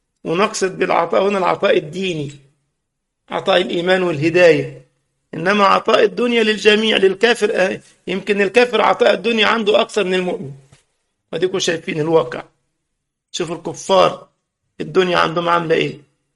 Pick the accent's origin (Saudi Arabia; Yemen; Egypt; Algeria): Egypt; كان بعض الشباب مش لاقي شغل، يجيب هاتف محمول كده عندنا في مصر